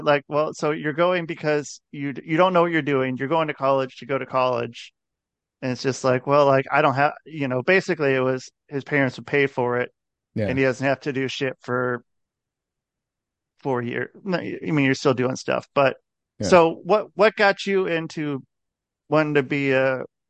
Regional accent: Oregon, United States; And I mean, yeah, I'm from Oregon. And I mean, so like with Oregon, you don't need to be proficient in reading, writing or math to be able to be advanced to the next grade anymore.

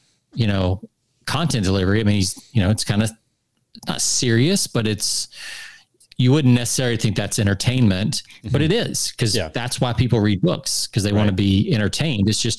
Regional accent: Atlanta, Georgia, United States; But I grew up in Atlanta. I was born in Atlanta. So literally it's probably in my blood.

